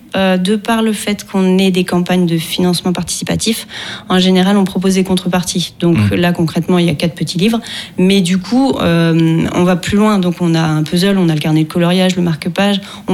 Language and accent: French; Bourgogne-Franche-Comté, France; on est des amis d'enfance. Donc, on a grandi ensemble en Bourgogne.